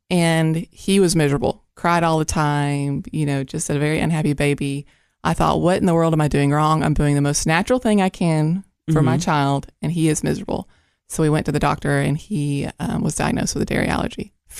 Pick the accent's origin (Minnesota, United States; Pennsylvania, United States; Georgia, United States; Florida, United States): Georgia, United States; now in Cookeville, United States; I'm originally from Georgia.